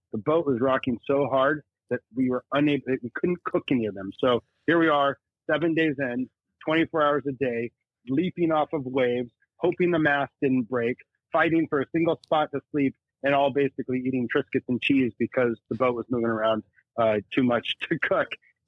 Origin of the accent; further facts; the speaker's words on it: Santa Barbara, California, United States; I sailed for 2 years from Santa Barbara, which is my hometown, down to New Zealand.